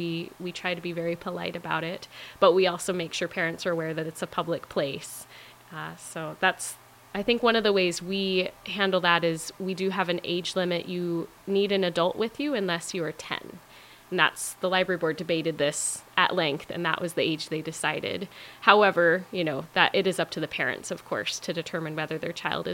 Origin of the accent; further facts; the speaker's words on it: Sterling, Alaska, United States; I grew up in Sterling.